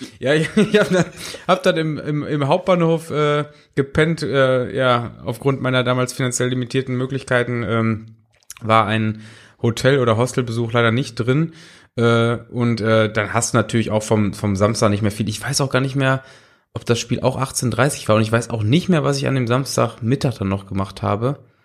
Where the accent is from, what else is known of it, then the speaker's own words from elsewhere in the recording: Dortmund, North Rhine-Westphalia, Germany; Ich bin aus Dortmund.